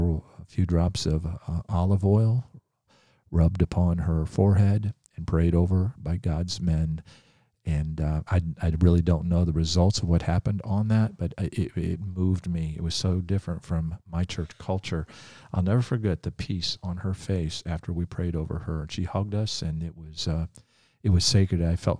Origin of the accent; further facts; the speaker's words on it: United States; because I'm from America doesn't mean I have extra power.